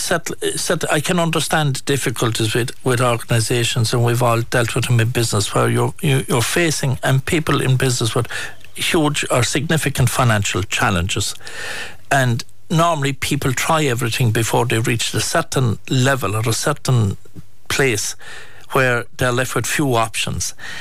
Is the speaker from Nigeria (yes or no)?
no; Tarbert, Munster, Ireland; and I'm from Tarbert, and if you look at Tarbert, Ballylongford